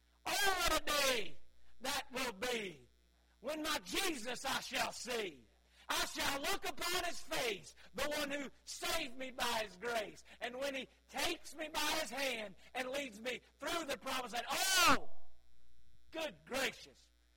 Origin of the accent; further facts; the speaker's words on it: Charlotte, North Carolina, United States; I'm from Charlotte, North Carolina. Amen. I'm a Tar Heel bred and a Tar Heel.